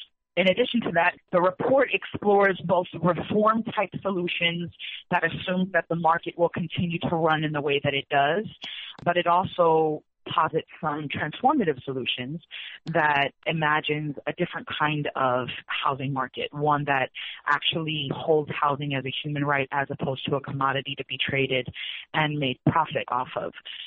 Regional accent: New York, United States; I'm from New York

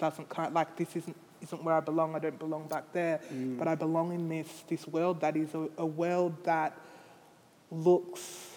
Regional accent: Australia; also born or lived in Haiti; because I'm adopted from Haiti, so Haiti's like a very poor place. But yet I'm adopted from Haiti in Australia

